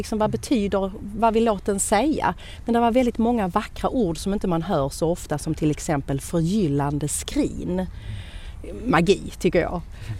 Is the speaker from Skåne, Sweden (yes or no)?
yes; Malmö, Skåne, Sweden; Men jag är sångerska från Malmö.